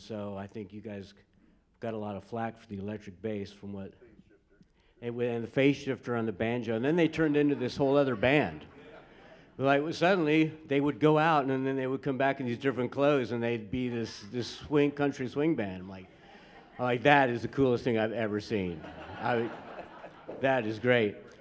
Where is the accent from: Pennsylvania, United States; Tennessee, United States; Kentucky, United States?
Tennessee, United States; Nashville; moved away; also born or lived in Colorado; I grew up in Nashville, Tennessee, and our family moved to Colorado. So I did the opposite of what a lot of people do. They usually go to Nashville.